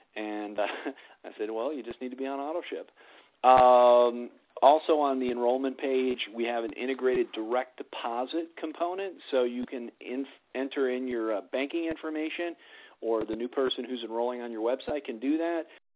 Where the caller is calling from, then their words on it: Colorado, United States; I'm calling in from Colorado tonight, but heading over to California, the corporate office tomorrow.